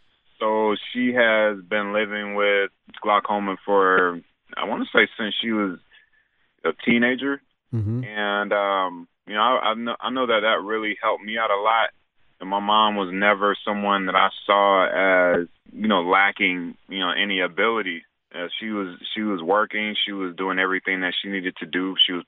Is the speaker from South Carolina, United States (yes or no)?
no; Raleigh, North Carolina, United States; I grew up in Raleigh, North Carolina, and I remember coming home from school.